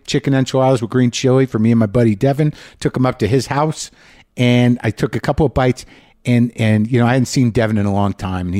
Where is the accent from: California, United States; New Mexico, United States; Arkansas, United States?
New Mexico, United States; I grew up in New Mexico. I was looking forward to coming home and maybe, you know, regrouping a bit.